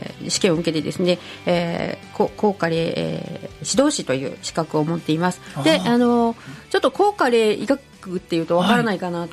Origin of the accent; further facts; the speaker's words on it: Tokyo, Japan; born there; now in Kawasaki, Japan; 。東京生まれで、川崎の方に引っ越してきて15年に、ぐらいになりますけれども